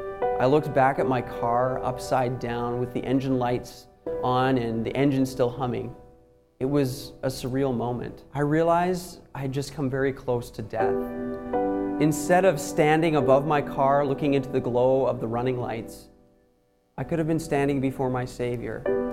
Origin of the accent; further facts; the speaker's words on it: Alberta, Canada; I am a missionary church planter heading up to my home country of Canada. I'm going to the province of Alberta.